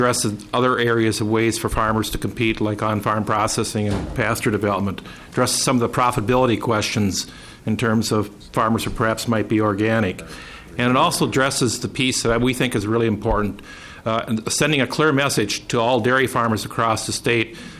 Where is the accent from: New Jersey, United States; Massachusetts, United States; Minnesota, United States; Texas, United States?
Minnesota, United States; Wabasso; I'm a farmer from Wabasso, Minnesota.